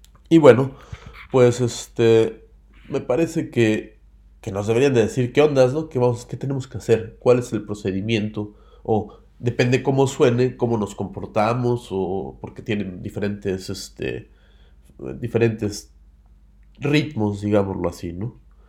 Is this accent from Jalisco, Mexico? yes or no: no; Mexico City, Mexico; uno viene del hoyo, de la Ciudad de México, no vengo de Tepito, yo soy de Coyoacán, eso sí, pero pues uno viene de ese monstruo que es la Ciudad de México